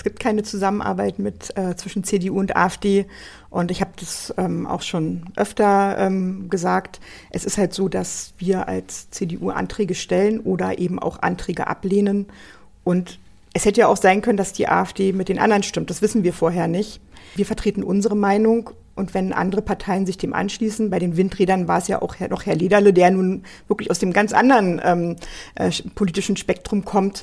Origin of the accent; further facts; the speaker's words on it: Berlin, Germany; tatsächlich im Krankenhaus Kaulsdorf geboren. Das liegt im schönen Bezirk Marzahn-Hellersdorf. Bin dann in Lichtenberg gegenüber vom Tierpark aufgewachsen bis zu meinem 10. Lebensjahr.